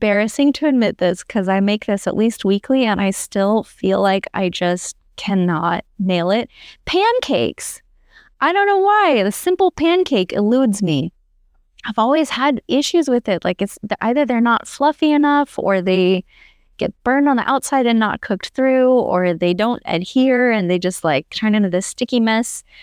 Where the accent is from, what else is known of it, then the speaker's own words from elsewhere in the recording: Colorado, United States; also born or lived in New Mexico; I'm from Southern Colorado, Northern New Mexico. That's like, we don't do anything without green chilies in it.